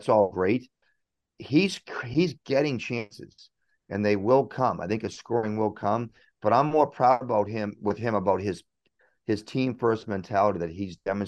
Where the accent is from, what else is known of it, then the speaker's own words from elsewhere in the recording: Boston, Massachusetts, United States; I'm an Irish guy from Boston, from the city, right?